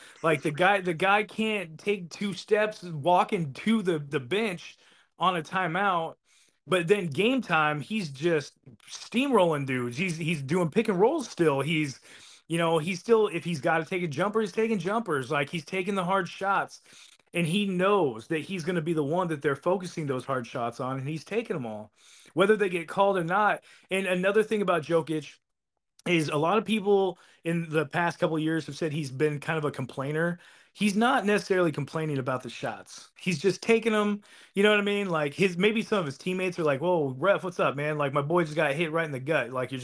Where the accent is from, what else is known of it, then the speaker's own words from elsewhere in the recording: United States; being American fans, we don't sometimes appreciate as much the European and so on